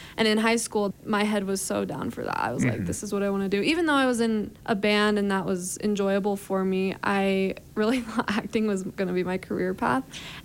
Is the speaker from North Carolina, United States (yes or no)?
no; Logan, Utah, United States; So I'm from Logan, Utah. I've been playing guitar since I was about 12.